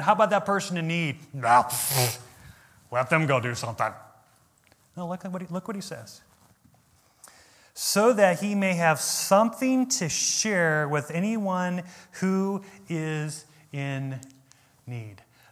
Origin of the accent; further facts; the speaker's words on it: United States; Because we're just American. We just hoard.